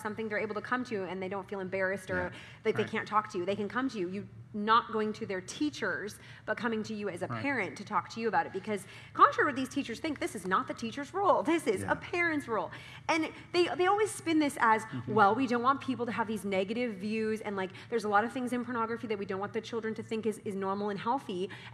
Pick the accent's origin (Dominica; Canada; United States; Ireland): Canada; As everyone knows, I'm Canadian.